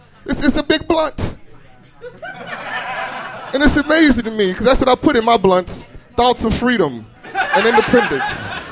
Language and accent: English; Gary, Indiana, United States; Right on, man, I'm from Gary, Indiana.